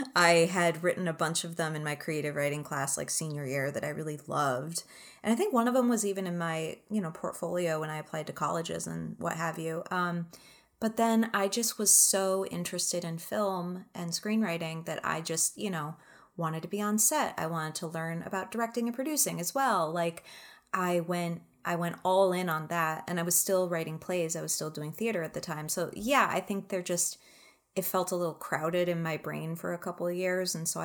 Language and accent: English; Chicago, Illinois, United States; also born or lived in California / Connecticut; I moved a bunch when I was little. I was born in the Bay Area, then lived in Connecticut for a little while. And then when I was like 6 years old, we moved to the Chicago area